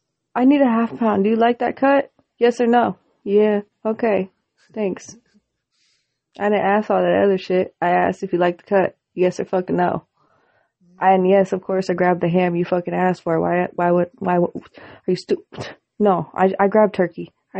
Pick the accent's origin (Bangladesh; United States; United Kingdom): United States; Colorado; And, like, I'm the girl from Colorado, but my family's also kind of known in the town.